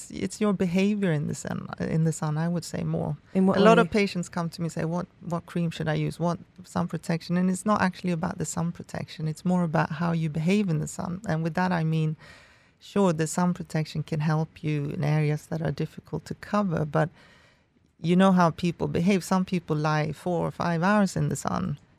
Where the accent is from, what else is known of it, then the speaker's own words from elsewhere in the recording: Sweden; I'm from Sweden, so I know exactly where you are.